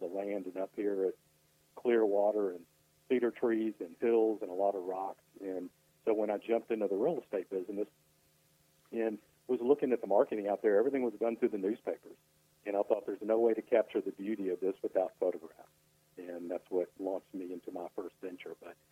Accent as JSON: {"language": "English", "town": "Houston", "region": "Texas", "country": "United States", "tie": "born or raised there", "said": "You know, I grew up in Houston, and my grandparents had a ranch out in this area on the Guadalupe River."}